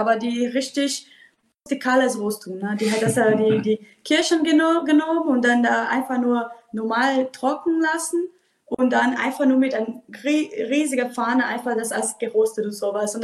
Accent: Brazil; German is a second language; now in Germany; ich komme aus Brasilien und mein Opa hat einen Farm

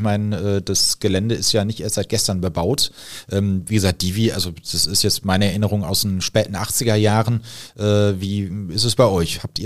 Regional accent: Marl, North Rhine-Westphalia, Germany; hier, in da wo ich herkomme, aus Mahl

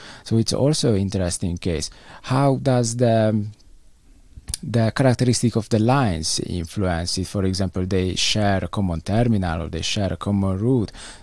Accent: Budapest, Hungary; We came from Budapest, Hungary.

